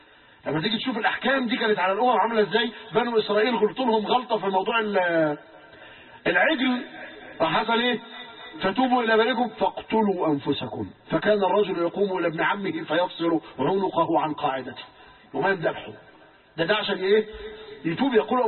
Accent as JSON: {"language": "Arabic", "country": "Egypt", "said": "القوطة عندهم في ليبيا بجنيه، عندنا في مصر 3 جنيه."}